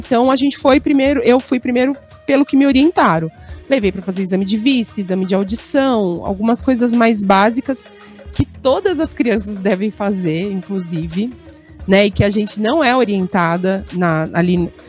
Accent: São Paulo, Brazil; Eu sou originalmente de Parada de Taipas, que fica na região noroeste de São Paulo.

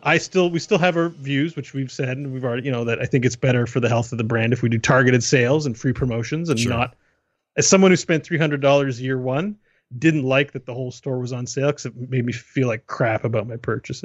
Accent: Canada; So this is me being a Canadian saying, sorry, guys.

